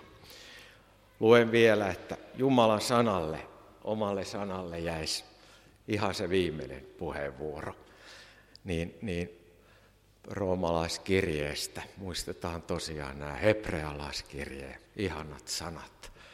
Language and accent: Finnish; Pori, Satakunta, Finland; Sain eilen olla Porissa, entisessä kotikaupungissani